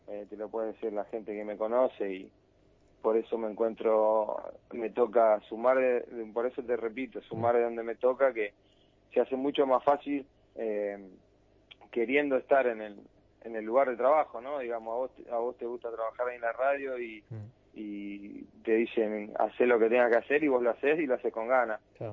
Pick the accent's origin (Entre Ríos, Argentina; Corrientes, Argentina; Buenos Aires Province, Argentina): Buenos Aires Province, Argentina; Merlo; y yo soy de Merlo